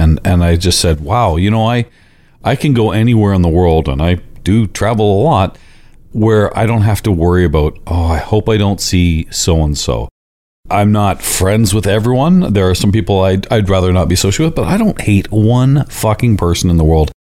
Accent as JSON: {"language": "English", "country": "Canada", "accent": "Canadian", "said": "Are we coating it with your smoker's cough and my Canadian accent?"}